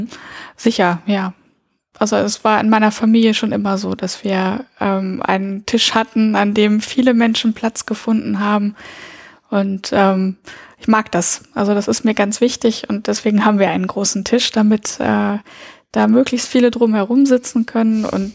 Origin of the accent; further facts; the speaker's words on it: Lebanon; ich bin im Libanon geboren und da auch teilweise aufgewachsen. Mit meinen Eltern bin ich sehr oft umgezogen und bin auf eine französische Schule gegangen.